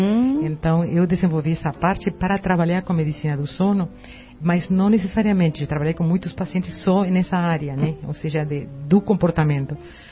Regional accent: Uruguay; Portuguese is a second language; eu falo espanhol. Eu sou do Uruguai.

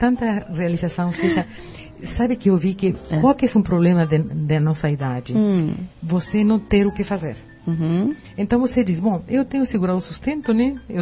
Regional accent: Uruguay; Portuguese is a second language; eu falo espanhol. Eu sou do Uruguai.

